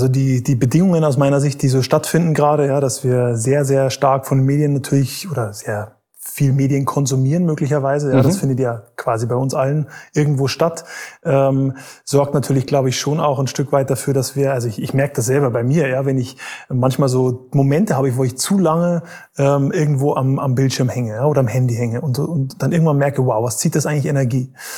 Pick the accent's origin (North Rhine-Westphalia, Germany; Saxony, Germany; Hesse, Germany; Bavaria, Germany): Bavaria, Germany; ich bin eigentlich in Bayern aufgewachsen, habe da meinen Leistungssport angefangen